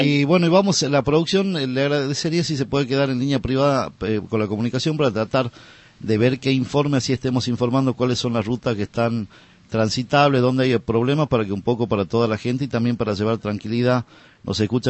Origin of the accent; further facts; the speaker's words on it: Tafí Viejo, Tucumán, Argentina; yo soy de Tafí Viejo